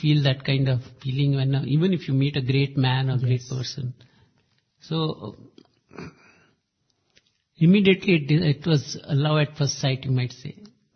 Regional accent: Mumbai, Maharashtra, India; I told him, he asked me, where are you coming from? I said, Bombay. First thing he says, oh, Bombay boys, they go to pick cinemas, they read novels.

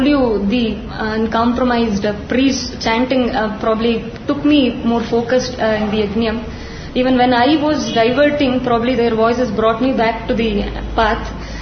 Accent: Shimoga, Karnataka, India; English is a second language; I am from Shimoga.

